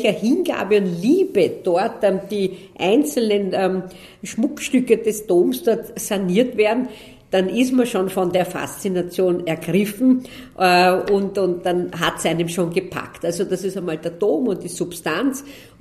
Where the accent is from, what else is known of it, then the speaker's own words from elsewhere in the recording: Vienna, Austria; Ich bin Wienerin. Damit ist er für mich einmal das Wahrzeichen meiner Heimatstadt.